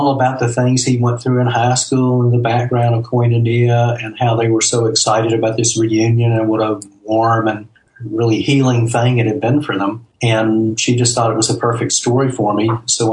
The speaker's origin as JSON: {"language": "English", "region": "Deep South", "country": "United States", "tie": "born or raised there", "said": "a young white boy growing up in the Deep South"}